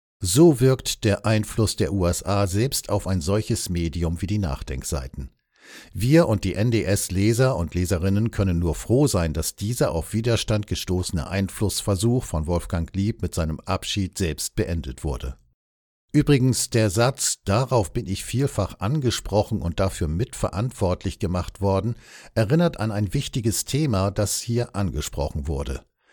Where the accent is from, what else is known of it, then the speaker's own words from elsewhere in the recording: Heidelberg, Baden-Württemberg, Germany; weil ich als Heidelberger schon von Jugend an die Präsenz von sehr freundlichen und musikalischen US-Amerikanern gewöhnt war